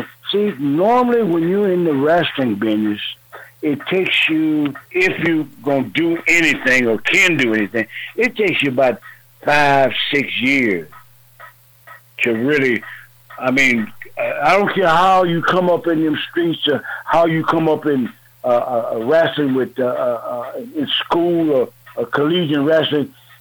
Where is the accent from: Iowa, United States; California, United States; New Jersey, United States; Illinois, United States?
Iowa, United States; Waterloo; I'm from Waterloo, Iowa